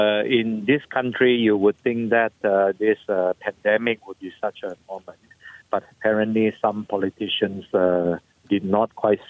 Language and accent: English; Malaysia; as a Malaysian